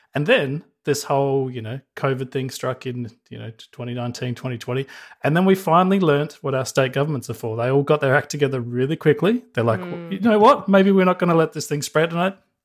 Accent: Australia; accent: Australian; I brought my weird Australian accent to this podcast.

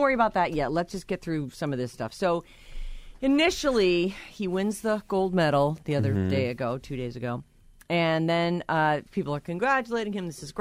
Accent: United States; But I'm definitely proud, very proud to be a part of Team USA and being American and to be representing for everyone back home.

